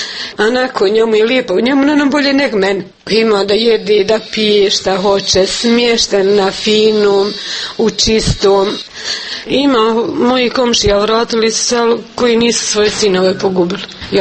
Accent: Glogova, Republika Srpska, Bosnia & Herzegovina; Rodom sam pod Konjović polje u Glogovu i sam bila udata.

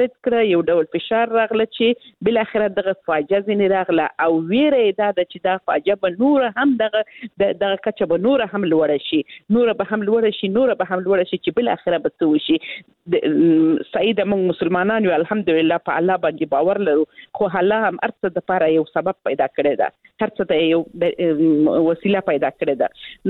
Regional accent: Helmand, Afghanistan; زه خپل د هلمند ولایت څخه یم

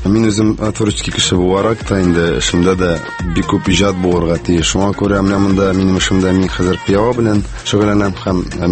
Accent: Tatarstan, Russia; мин үземнең балачагымны авылда үткәрдем. Авылда инде көтүләр көттем, печән чаптык инде егетләр белән шулай бергәләп, малайлар белән үстек, аралашып.

